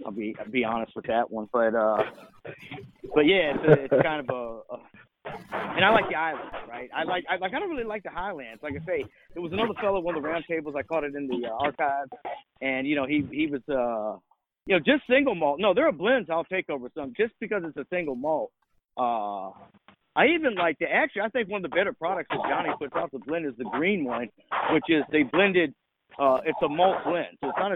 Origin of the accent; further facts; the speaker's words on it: United States; I started on bourbon because I'm an American, you know, whatever.